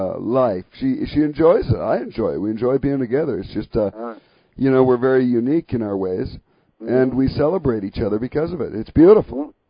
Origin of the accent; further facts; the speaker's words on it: Canada; accent: Canadian; It must be something to do with my Canadian accent.